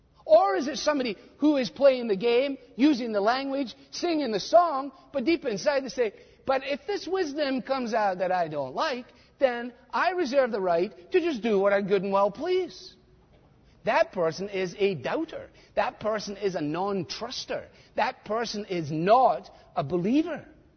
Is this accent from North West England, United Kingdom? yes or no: no; Scotland, United Kingdom; which is hard for me as a Scotsman